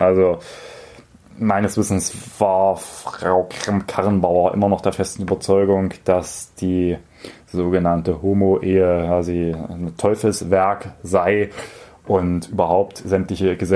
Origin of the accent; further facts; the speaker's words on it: Saarland, Germany; mir als Saarländerin muss ja keiner erklären, wie wichtig Schengen ist